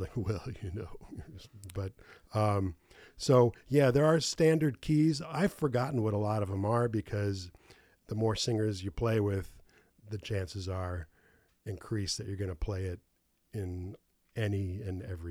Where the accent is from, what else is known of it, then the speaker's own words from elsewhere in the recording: Chicago, Illinois, United States; I am from Chicago, but you're darn close.